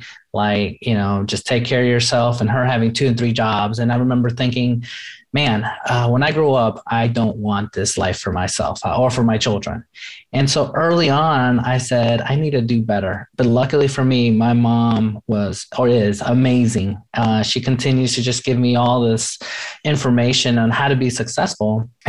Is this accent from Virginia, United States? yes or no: no; New York City, New York, United States; first generation American and my mom had me at age 15. She had to drop out of school, get her GED. And we grew up in New York City.